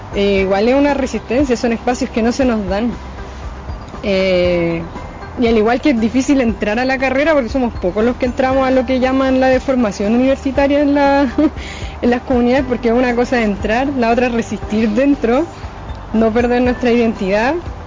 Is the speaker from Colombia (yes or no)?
no; Milof, Araucanía, Chile; now in Santiago, Chile; Yo llegué hace más de 10 años a Santiago. Vengo de Milof de Quechucahuín, novena región, familia Lafkenche. Y en estos más de 10 años todavía no me acostumbro a Santiago.